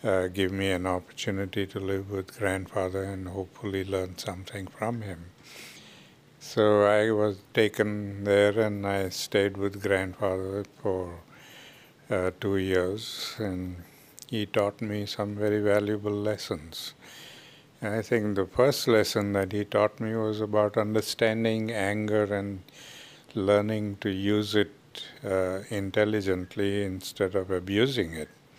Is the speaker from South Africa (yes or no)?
yes; South Africa; Well, I grew up in South Africa at a time when there was a lot of prejudice there.